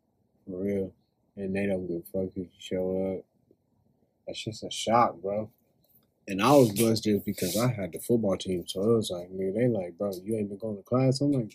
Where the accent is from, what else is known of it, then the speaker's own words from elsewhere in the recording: Pasadena, California, United States; all respect to Pasadena and the city. I love my hometown, but I was like, I can't go back, bro.